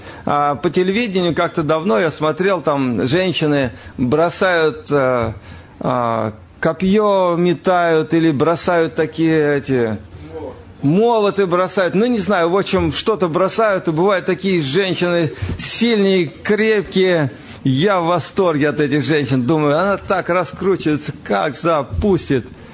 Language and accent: Russian; Voronezh Oblast, Russia; born there; в деревне, где я родился, в Воронежской области.